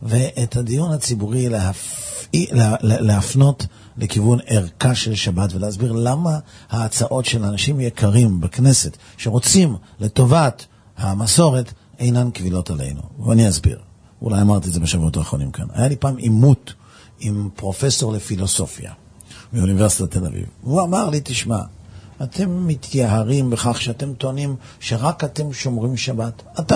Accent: Netanya, Central District, Israel; also born or lived in Tel Aviv; אני גדלתי בנתניה, מעולם לא היה רחובות, לא היו הרחובות סביב ביתנו סגורים בשבת. לפני כן גדלנו בתל אביב.

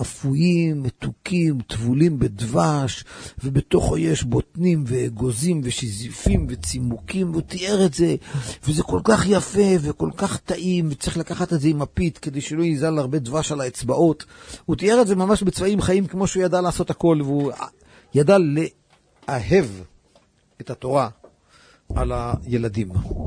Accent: Kiryat Ata, Haifa District, Israel; כשהייתי ילד קטן, גרתי בכפר עטה.

